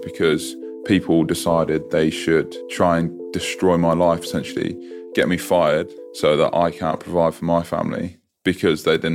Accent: Northampton, East Midlands, United Kingdom; I grew up in St James or Duston area in Northampton. Franklin's Gardens is in St James. And my mum lives on the Weedon Road, which is on the same road as Franklin's Garden. Pretty working class area. A lot of kind of hardworking people living around there.

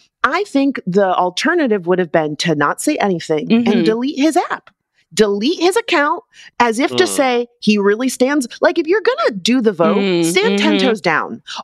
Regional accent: Florida, United States; Our last apology comes from my home state of Florida.

